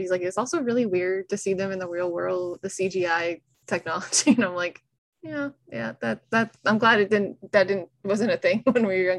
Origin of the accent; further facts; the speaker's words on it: the South, United States; accent: Southern; Wow, my southern accent came out.